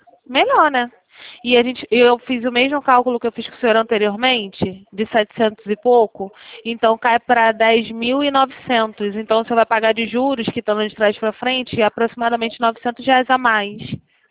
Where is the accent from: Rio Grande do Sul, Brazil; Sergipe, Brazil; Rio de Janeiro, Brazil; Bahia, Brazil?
Rio de Janeiro, Brazil; Sou carioca